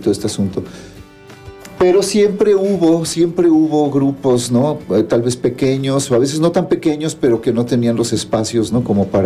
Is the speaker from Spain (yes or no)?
no; Cuernavaca, Morelos, Mexico; born there; yo nací aquí en Cuernavaca uh-huh. Hace 52 años